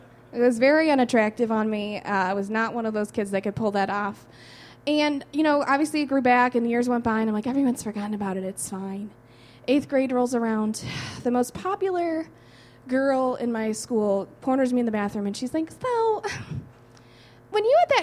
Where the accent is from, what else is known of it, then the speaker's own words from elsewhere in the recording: Evergreen Park, Illinois, United States; I'm from Evergreen Park.